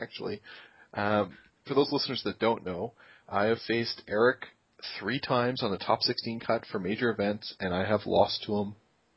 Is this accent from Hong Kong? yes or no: no; Canada; as a Canadian